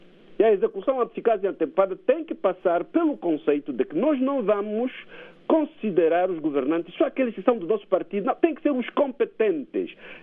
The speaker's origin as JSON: {"language": "Portuguese", "region": "Huambo", "country": "Angola", "said": "também sou do Uambo."}